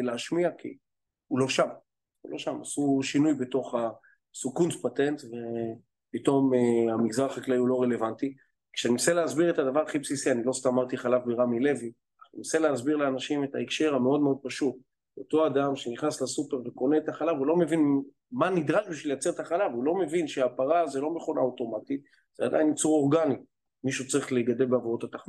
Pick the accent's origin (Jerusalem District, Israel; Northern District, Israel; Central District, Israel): Central District, Israel; Rishon LeZion; אני מגיע מהערים הגדולות, ראשון לציון כ-300,000 תושב, זה עיר הרביעית בגודלה